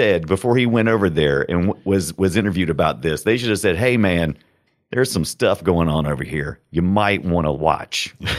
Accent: United States; As an American, I'm always like, you think yourself a country, you be a country.

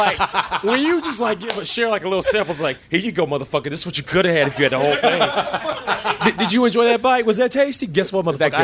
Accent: Middletown, Ohio, United States; I was born, like, I grew up in Middletown, Ohio.

